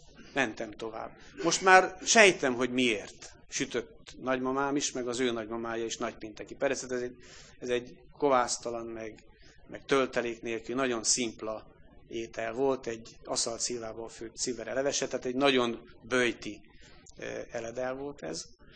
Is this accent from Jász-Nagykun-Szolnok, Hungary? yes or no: yes; Karcag, Jász-Nagykun-Szolnok, Hungary; én karcagi gyerek vagyok, Kunságon nőttem föl.